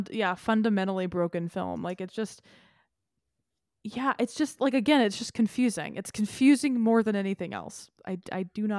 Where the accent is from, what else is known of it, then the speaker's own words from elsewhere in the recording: Tennessee, United States; I was exhilarated when she began singing because I am from Tennessee.